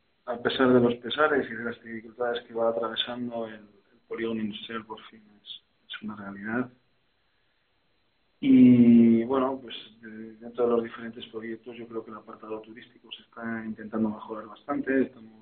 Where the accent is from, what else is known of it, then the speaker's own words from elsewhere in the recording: Belorado, Castile and León, Spain; toda mi familia materna es de Belorado y por lo tanto el lazo familiar ya es importante. En cuanto a mi infancia la pasé en Belorado